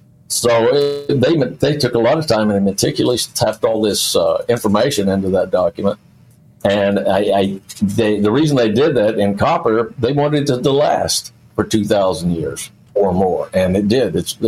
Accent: Lawton, Oklahoma, United States; Yeah, I did fire investigations for my hometown here in Oklahoma, Lawton, Oklahoma.

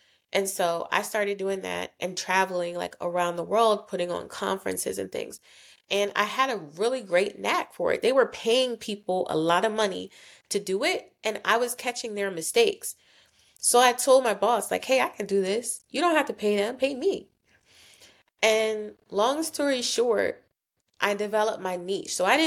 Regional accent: New Jersey, United States; I'm from South Jersey.

